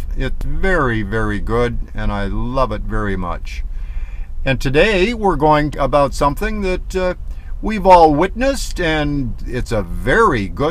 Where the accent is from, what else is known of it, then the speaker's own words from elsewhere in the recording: Michigan, United States; now in Tucson, United States; I'm from Michigan, and this time of year, if there's a sunshiny day, oh my gosh, it's just something to rejoice over.